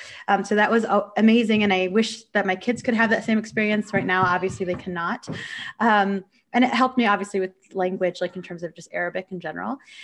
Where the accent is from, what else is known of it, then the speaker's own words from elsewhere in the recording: Michigan, United States; Well, I grew up in Michigan. My parents are immigrants from Syria. And, my parents came in the 70s. And so I'm an 80s child that grew up in Michigan.